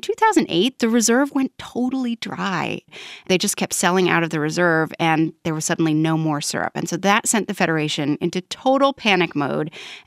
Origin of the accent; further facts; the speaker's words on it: Vermont, United States; My home state of Vermont really likes to play up its role as the United States' largest producer of maple syrup.